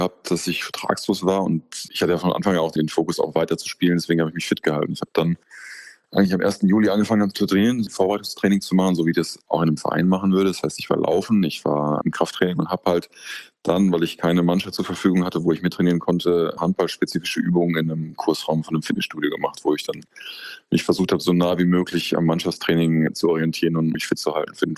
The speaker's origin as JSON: {"language": "German", "town": "Bergkamen", "region": "North Rhine-Westphalia", "country": "Germany", "tie": "born or raised there", "also_born_or_lived": "Werne", "said": "Ich bin in Werne geboren, aber ich bin in Bergkamen aufgewachsen. Bergkamen hat kein Krankenhaus, sonst wäre ich wahrscheinlich in Bergkamen geboren worden"}